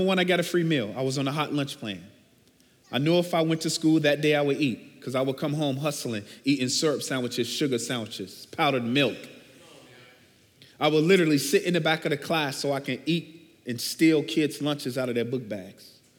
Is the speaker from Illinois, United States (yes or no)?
yes; Chicago, Illinois, United States; But I'm from Chicago, born and bred. I grew up in generational poverty in the projects on the south side of Chicago.